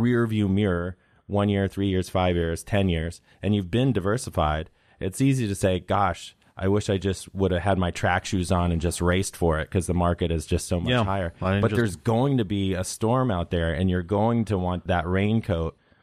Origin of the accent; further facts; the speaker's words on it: Pacific Northwest, United States; That's just, that just stamps that stamps we're right here from Pac Northwest.